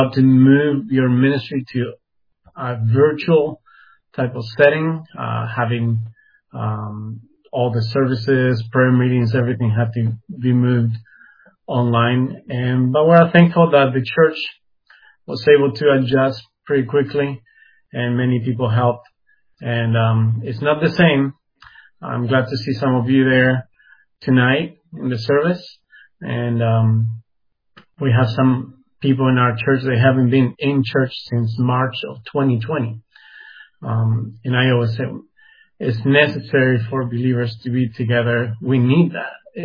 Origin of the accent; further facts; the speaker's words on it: Uruguay; I was born and raised here in Uruguay. I grew up in a Christian, semi-Christian home.